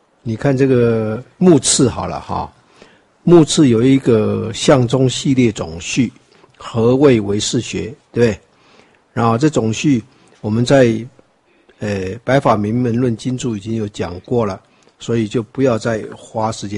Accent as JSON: {"language": "Chinese", "country": "Taiwan", "said": "我就说不是，我是从台湾来的。"}